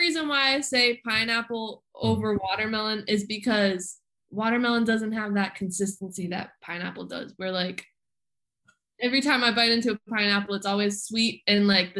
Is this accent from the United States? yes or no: yes; Florida, United States; also born or lived in New Jersey; I'm from South Florida, raised in South Florida, born in New Jersey.